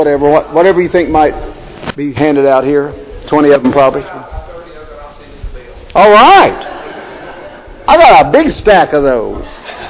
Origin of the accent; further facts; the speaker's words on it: Indiana, United States; Now, Jack and I grew up in Indiana